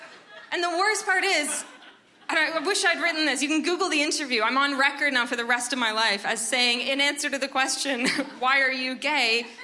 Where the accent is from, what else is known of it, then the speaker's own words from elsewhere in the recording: Toronto, Ontario, Canada; now in England; I'm from Toronto, but I live in England.